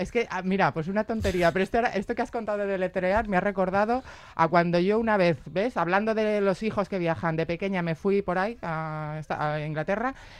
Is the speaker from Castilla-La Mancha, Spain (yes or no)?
yes; Sigüenza, Castilla-La Mancha, Spain; Guadalajara, que es de donde pertenece mi pueblo, Sigüenza